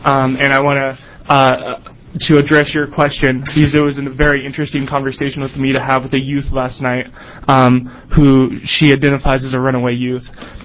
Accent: Eugene, Oregon, United States; And in my travels, when I say I'm from Eugene, a lot of people associate Eugene with homelessness.

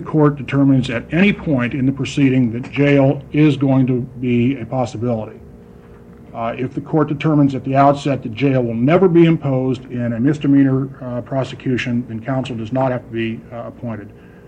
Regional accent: Eugene, Oregon, United States; I'm from Eugene.

